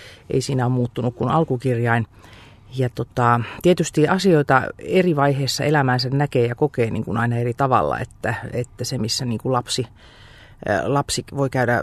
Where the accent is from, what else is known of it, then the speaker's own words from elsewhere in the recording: Oulu, North Ostrobothnia, Finland; Mä olin peruskoulun 9-luokkalaisena työelämään tutustujana sanomalehden toimituksessa kotikaupungissani Oulussa